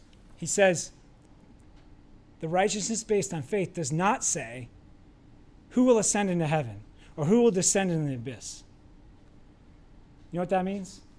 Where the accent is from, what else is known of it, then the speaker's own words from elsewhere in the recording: Seattle, Washington, United States; growing up in Seattle, everybody was a Democrat.